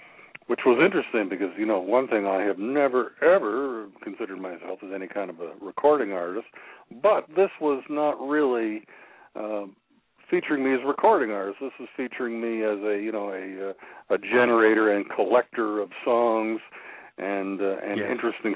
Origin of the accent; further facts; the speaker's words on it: Canada; Of course, being a Canadian, I was insured up here.